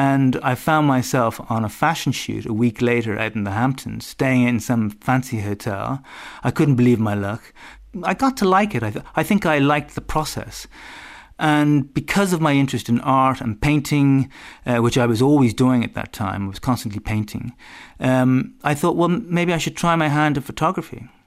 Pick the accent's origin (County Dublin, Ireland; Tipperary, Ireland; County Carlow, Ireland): County Dublin, Ireland; Dublin; I mean, after all, I was growing up in Dublin in the 1980s.